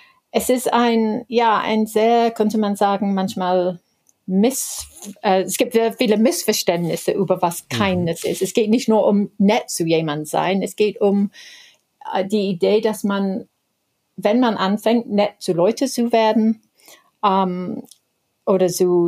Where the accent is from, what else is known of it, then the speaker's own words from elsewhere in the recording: Ireland; German is a second language; Ja, ich bin eigentlich aus Irland